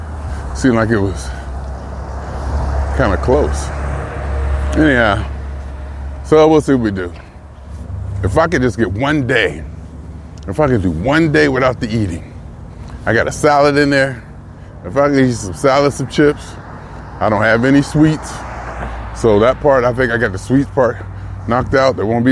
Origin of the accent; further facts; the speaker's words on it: Youngstown, Ohio, United States; But I was just thinking about my house I grew up on Dewey in Youngstown.